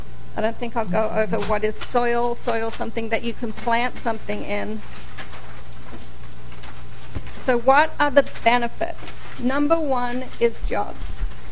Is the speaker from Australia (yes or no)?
yes; Australia; I was trying to place where your accent was from. So I'm just going to say, I'm from Australia.